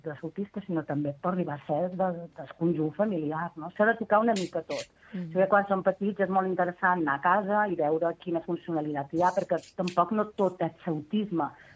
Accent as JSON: {"language": "Catalan", "region": "Balearic Islands", "country": "Spain", "lives_now": "Barcelona, Spain", "said": "jo faig feina a Barcelona, jo som menorquina, però he vist a Barcelona i faig feina a Barcelona."}